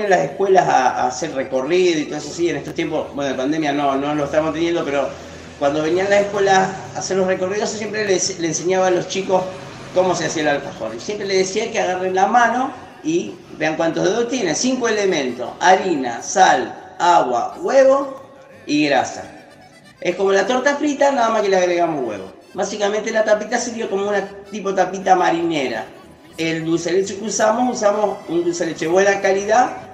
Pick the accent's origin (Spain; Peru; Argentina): Argentina; Se ve que ahí nos acordamos que somos argentinos.